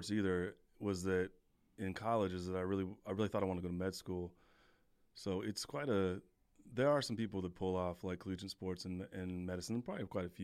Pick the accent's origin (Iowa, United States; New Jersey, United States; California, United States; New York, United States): California, United States; I'm from California. I never really spent any time out there.